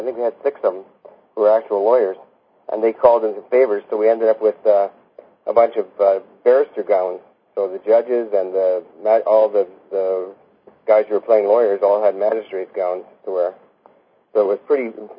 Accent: Winnipeg, Manitoba, Canada; moved away as an adult; now in Medicine Hat, Canada; I was born in Winnipeg. Actually, St. Boniface Hospital in Winnipeg.

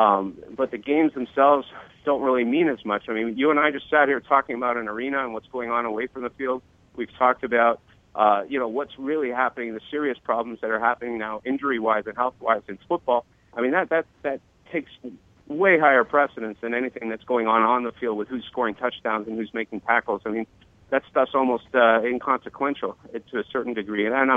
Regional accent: Canada; now in United States; I grew up in Canada, where they play football on a much bigger field than they do here in the U.S.

